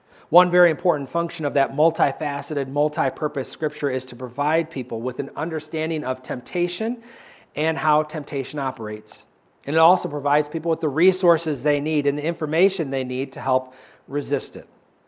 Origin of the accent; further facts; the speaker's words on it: Tampico, Illinois, United States; they were driving me back to where I grew up in Tampico, Illinois.